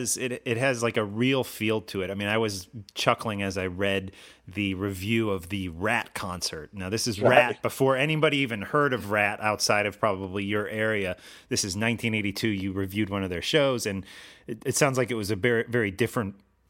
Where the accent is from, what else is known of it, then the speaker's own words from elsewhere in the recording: Chicago, Illinois, United States; growing up in the Chicago area, I would go to the Holiday Inn in like Downers Grove, Illinois, where they'd have record swaps